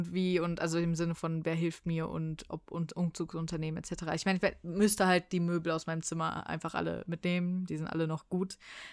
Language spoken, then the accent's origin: German; Frankfurt, Hesse, Germany; aber eigentlich, ich bin Frankfurter, ich wollte gerade sagen Frankfurter Bub, aber ich bin kein Frankfurter Bub.